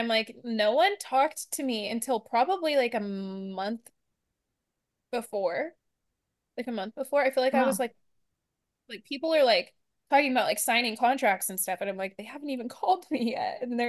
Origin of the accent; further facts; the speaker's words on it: Oklahoma, United States; I am from Oklahoma. And we have summers where it's 90 degrees, 100 degrees, and like 90% humidity.